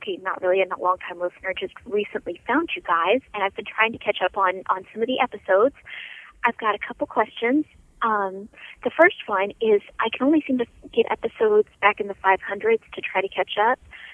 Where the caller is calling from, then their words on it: Nashville, Tennessee, United States; I'm calling from Nashville, Tennessee.